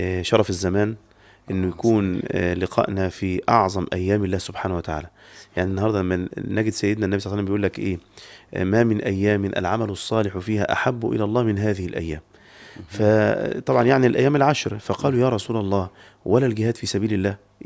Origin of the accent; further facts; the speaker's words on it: Egypt; من فترة كده حصل زلزال عندنا في مصر